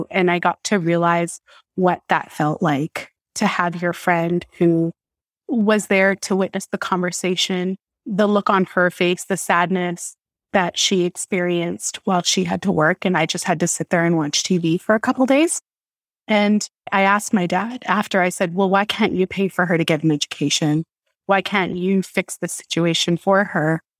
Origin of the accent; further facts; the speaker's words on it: Canada; I'm a South Asian woman. So born and raised in Canada, two immigrant parents from India